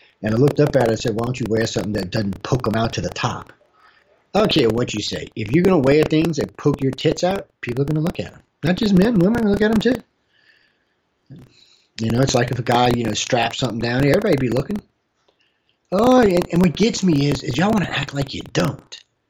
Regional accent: New Orleans, Louisiana, United States; I grew up in New Orleans, okay?

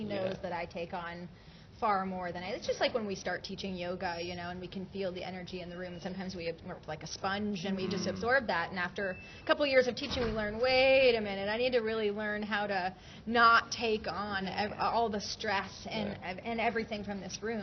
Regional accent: Florida, United States; No. I'm from Florida.

